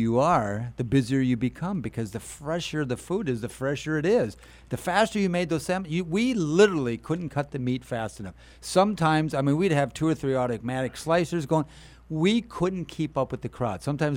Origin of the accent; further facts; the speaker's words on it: Fargo, North Dakota, United States; accent: Fargo; Okay. Bob will. It's my Fargo accent.